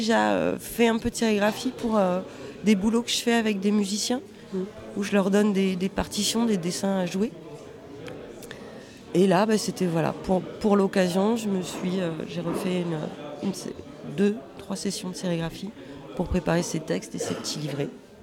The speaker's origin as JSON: {"language": "French", "town": "Nantes", "region": "Pays de la Loire", "country": "France", "also_born_or_lived": "Drôme / Brussels / Belfast", "lives_now": "Toulouse, France", "said": "j'ai vécu dans plein d'endroits différents. À la base, je viens de Nantes. Mais ça fait très longtemps que j'y habite plus. Et avant, j'ai passé un peu de temps dans la Drôme, à Bruxelles..."}